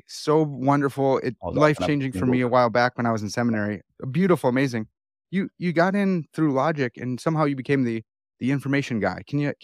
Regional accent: Chicago, Illinois, United States; accent: Chicago; I'm an American swine, and I think it'd be a little pretentious if I just jumped in from my Chicago accent to Pensée.

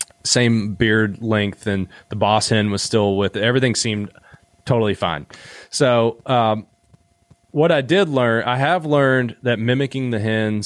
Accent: Kentucky, United States; I'm from Eastern Kentucky, so I've been to see this.

